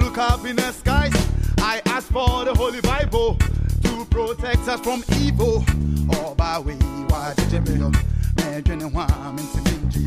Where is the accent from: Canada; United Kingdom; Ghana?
Ghana; Accra, Greater Accra; Well, I'm from Ghana, West Africa, Accra.